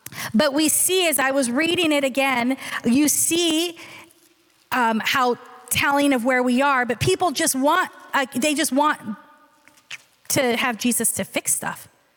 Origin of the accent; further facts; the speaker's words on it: California, United States; And I was from California and I'm like, what's a Wisconsin?